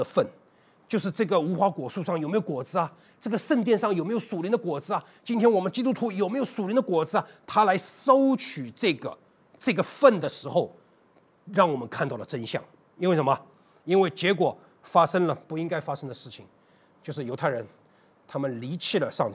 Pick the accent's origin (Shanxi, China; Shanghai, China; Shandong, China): Shanghai, China; 虽然我在上海出生长大，但我很喜欢北京